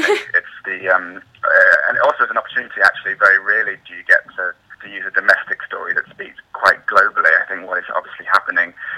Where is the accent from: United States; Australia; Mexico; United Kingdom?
United Kingdom; Mansfield, East Midlands; I come from Leave in a way. My town up north, Mansfield, was one of the constituencies that voted most fully for Leave in the country.